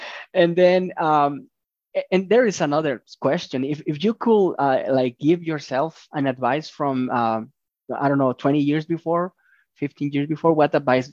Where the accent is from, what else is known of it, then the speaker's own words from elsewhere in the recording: Mexico; first language Spanish; English is a second language; I told you I am from Mexico. I speak Spanish